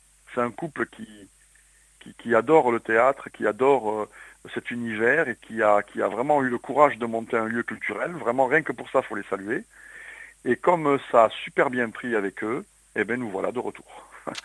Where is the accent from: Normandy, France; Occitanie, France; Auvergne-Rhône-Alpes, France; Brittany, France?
Occitanie, France; Toulouse; Et moi, j'ai fait le conservatoire à Toulouse, puisque je suis toulousain, hein, d'origine.